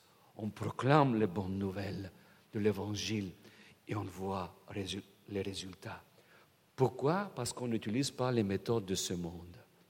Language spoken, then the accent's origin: French; Bulgaria; French is a second language; Moi-même, je suis grandi dans un pays, mon pays d'origine, Bulgarie. C'était le régime communiste jusqu'en 1989.